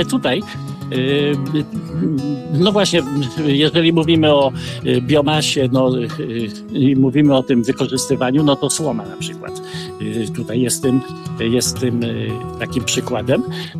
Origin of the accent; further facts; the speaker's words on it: Warmian-Masurian Voivodeship, Poland; ja akurat pochodzę z województwa warmińsko-mazurskiego